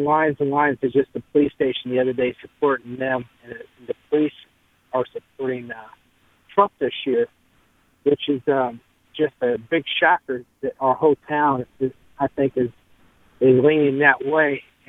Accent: Granite City, Illinois, United States; I am from Granite City, Illinois, and we're a big steel town.

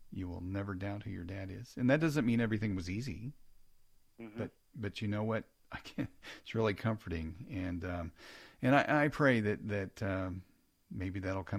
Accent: Missouri, United States; Hey, let's go to Pete in Missouri, my home state.

